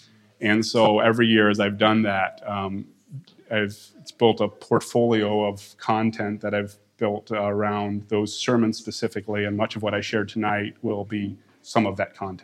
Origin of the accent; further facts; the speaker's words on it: Ohio, United States; So I'm from Ohio, Holmes County area, if many of you know where that's at. I've grown up there.